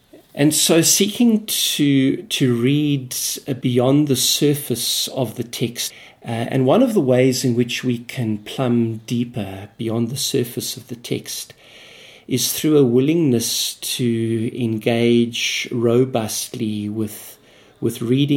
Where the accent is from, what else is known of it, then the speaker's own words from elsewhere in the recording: Durban, KwaZulu-Natal, South Africa; I come from Durban in South Africa.